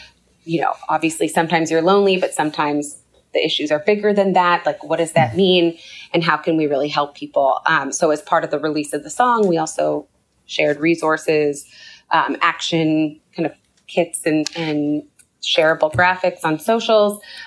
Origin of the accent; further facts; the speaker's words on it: Canada; also born or lived in United States; I grew up in Canada. I lived in the U.S. for 10 years.